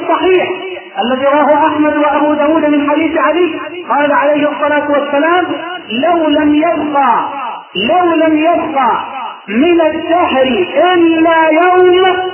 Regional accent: Egypt

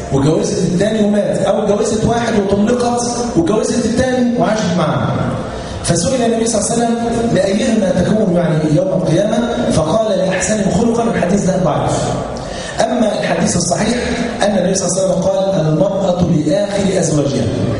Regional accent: Egypt; مرة والله دخلت أحد المكتبات عندنا في مصر ولقيت كتاب

